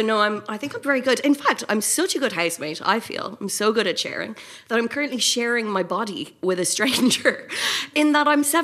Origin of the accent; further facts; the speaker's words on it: Ireland; my family in Ireland, I'm from Ireland